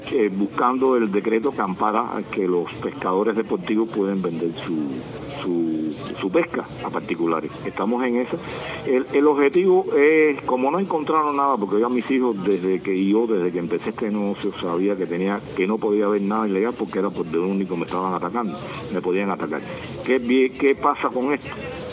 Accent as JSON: {"language": "Spanish", "country": "Cuba", "tie": "born or raised there", "said": "Yo nací en Cuba, viví en Cuba, llevaba 50 años"}